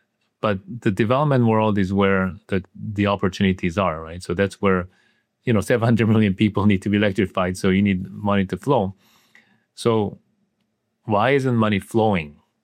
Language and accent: English; South Korea; moved away; In my home country in South Korea, energy was a foundation when the economic development started in the 50s and 60s.